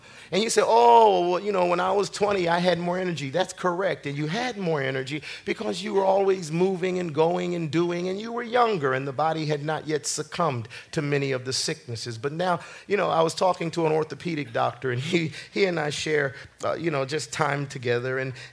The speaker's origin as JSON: {"language": "English", "country": "Jamaica", "said": "Amen. I'm a Jamaican boy. I've had curry goat. Hallelujah. I've had a lot of those good delicacies from down home, but never did I have chicken feet."}